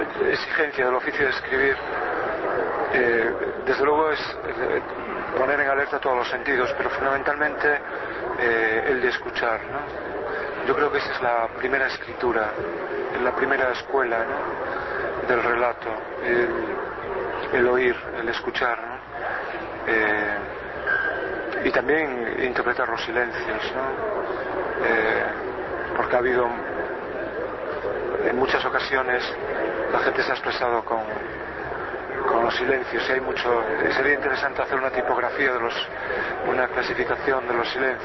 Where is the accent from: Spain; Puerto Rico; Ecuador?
Spain; Galicia; Con la historia de mi pueblo, una historia en la que los caminos, los caminos más abiertos eran los caminos del mar, los caminos de la emigración